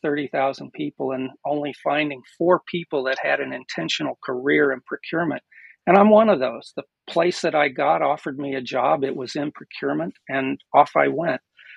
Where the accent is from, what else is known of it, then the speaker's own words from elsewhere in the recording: Springfield, Missouri, United States; moved away as an adult; I grew up in the Midwest in Springfield, Missouri, and my parents were professors on a college campus. I left Missouri and went to University of Southern California.